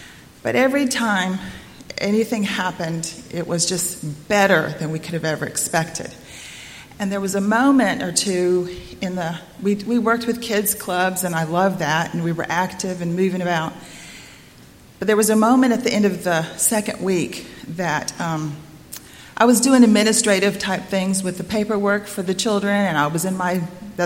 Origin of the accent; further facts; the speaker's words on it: Bible Belt, United States; I was raised in the Bible Belt. I've been a Christian since I was a little girl.